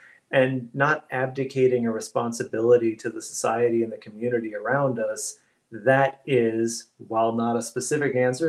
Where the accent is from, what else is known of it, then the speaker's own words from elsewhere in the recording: Florida, United States; now in Baltimore, United States; I grew up in Florida, and it almost felt like some kind of outlier pioneer thing, like Alaska or Texas or something. But now that I live in Baltimore